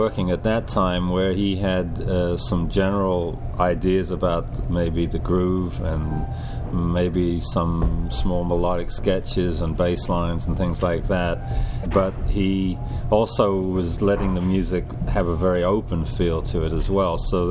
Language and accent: English; Midlands, United Kingdom; I grew up in the Midlands area, which actually was the breeding ground for a lot of, you know, a lot of that music came out of working class environments.